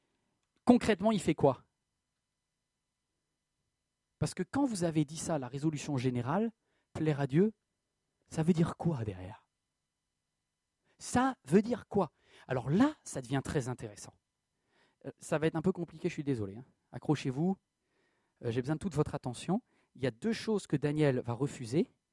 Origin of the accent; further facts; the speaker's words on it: Plounévezel, Brittany, France; moved away as an adult; also born or lived in Carhaix-Plouguer; Moi, j'ai quitté la Bretagne. Je suis né à Carré-Plouguer au milieu des vaches. Il n'y a pas d'université à Carré. Là où j'habitais, c'était Plounévezel au lieu dit Quatilouarn, le bois du renard.